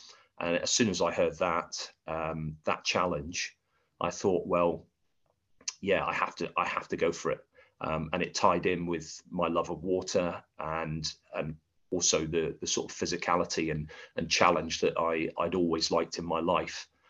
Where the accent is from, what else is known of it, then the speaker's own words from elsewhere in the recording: South West England, United Kingdom; Okay, so really my story starts many years ago. I grew up in North Devon